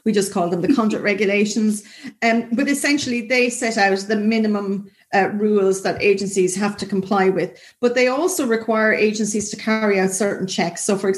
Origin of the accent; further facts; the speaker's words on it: Ireland; So, for example, I'm Irish, but I qualified as a solicitor in the United Kingdom.